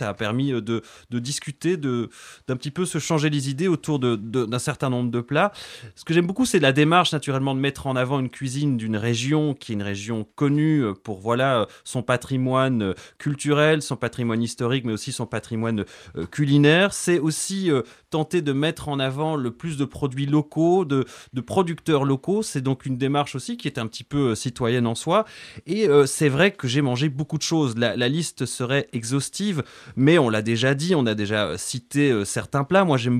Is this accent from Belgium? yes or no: yes; Belgium; Et en tant que Belge, je m'y connais.